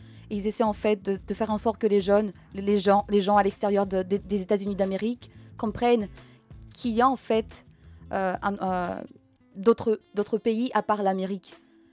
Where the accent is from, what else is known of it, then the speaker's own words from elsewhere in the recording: Madagascar; mon nom, c'est vraiment très lent parce que je suis de Madagascar